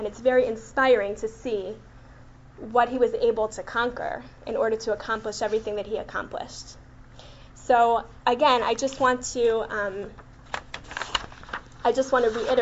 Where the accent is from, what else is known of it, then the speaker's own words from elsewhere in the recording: Chicago, Illinois, United States; because we're from Chicago, and, you know, wherever it is that we grew up, wherever it is that we went to school, we should be proud